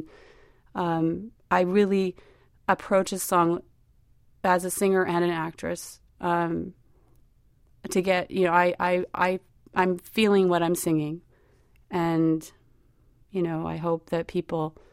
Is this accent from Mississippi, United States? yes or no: no; Berkeley, California, United States; I grew up in Berkeley and, you know, kind of came of age in the 70s, kind of a crazy time.